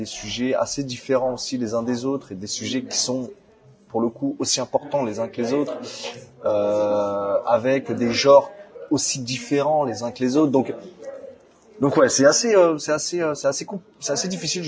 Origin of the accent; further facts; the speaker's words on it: Paris, Île-de-France, France; Je suis de Paris.